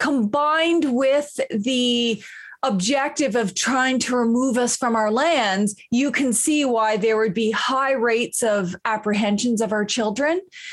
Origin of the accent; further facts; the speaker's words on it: Ugwaganjig, New Brunswick, Canada; My home community is Ugwaganjig, and that is often referred to as Eel River Bar First Nation. It's a small First Nation near the top of New Brunswick, and I come from a big, amazing, awesome family.